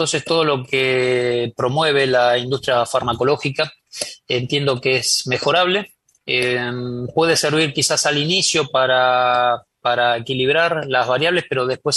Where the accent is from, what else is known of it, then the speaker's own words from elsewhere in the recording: Argentina; Argentina, el lugar donde vivo, soy de Argentina